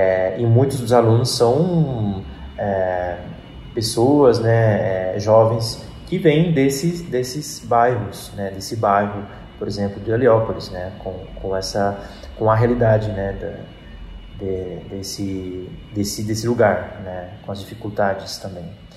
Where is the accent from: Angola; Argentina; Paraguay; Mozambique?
Argentina; now in Brazil; Eu nasci no Brasil e cresci na Argentina, que é o lugar onde minha família vem.